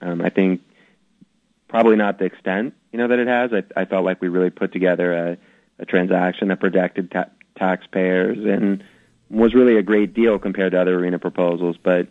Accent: Seattle, Washington, United States; I'm from here, and you know, it's a great opportunity to do something for my hometown.

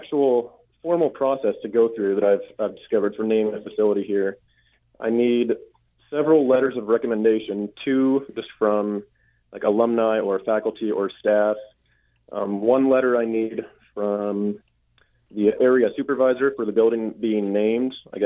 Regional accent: Kent, Washington, United States; I grew up in Kent, you know, south of Seattle.

